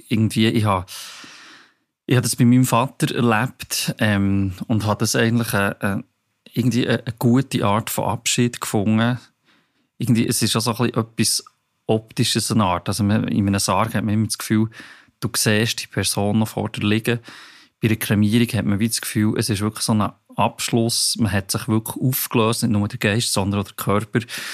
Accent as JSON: {"language": "German", "region": "Bern", "country": "Switzerland", "said": "ich bin 42, ich komme aus Bern"}